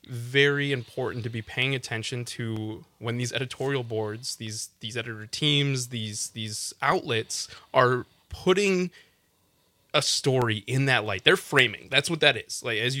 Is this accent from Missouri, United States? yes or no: no; Wisconsin, United States; We're from Wisconsin.